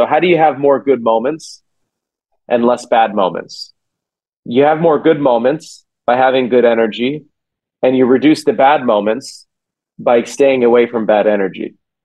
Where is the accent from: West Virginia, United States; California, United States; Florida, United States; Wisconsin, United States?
California, United States; I grew up in Silicon Valley, right? And everybody's in technology and entrepreneurs